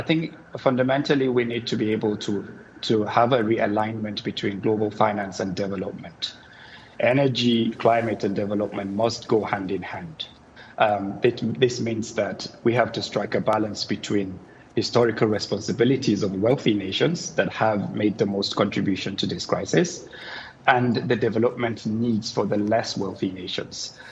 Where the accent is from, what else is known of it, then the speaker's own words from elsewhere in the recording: Nigeria; I come from Nigeria, and in the Niger Delta of Nigeria today